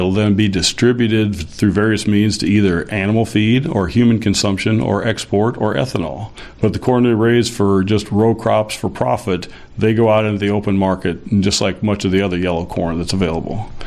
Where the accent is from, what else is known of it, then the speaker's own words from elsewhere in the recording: Morton, Illinois, United States; also canned right here in my hometown of Morton.